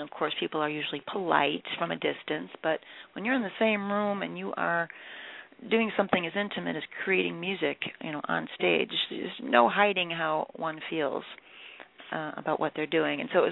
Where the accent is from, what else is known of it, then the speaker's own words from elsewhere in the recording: Chicago, Illinois, United States; And then we took that show basically a few days later back to Chicago, my hometown, and we did it all over again